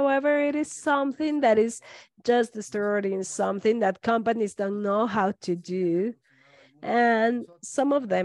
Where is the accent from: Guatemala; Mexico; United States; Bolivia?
Bolivia; Santa Cruz; I am in La Paz. I am from Santa Cruz in Bolivia.